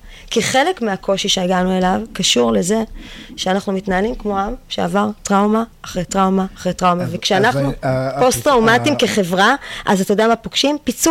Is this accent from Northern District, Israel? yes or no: no; Bat Yam, Tel Aviv District, Israel; אני גדלתי בבית ים.